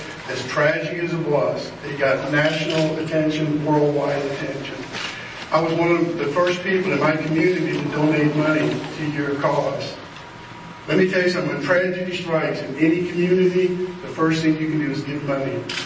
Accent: Sorrento, Florida, United States; I'm from Lake County, Florida, a town called Sorrento, Florida.

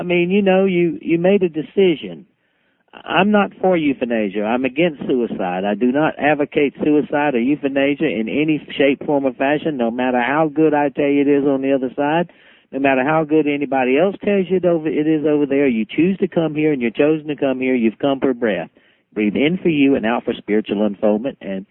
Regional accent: Aiken, South Carolina, United States; And I was from Aiken, South Carolina, and I had seen enough of the world

